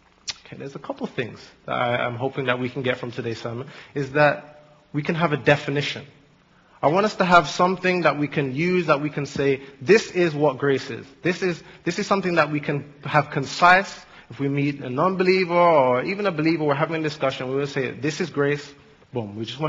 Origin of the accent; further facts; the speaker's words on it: England, United Kingdom; also born or lived in Jamaica; I did grow up in Jamaica and moved to England. And so I did most of my growing up in England.